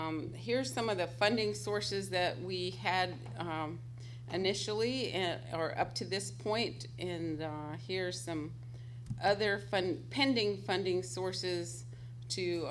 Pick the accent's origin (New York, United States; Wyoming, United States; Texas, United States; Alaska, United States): Alaska, United States; So we're the people from Chilkat, and this is our Heritage Center.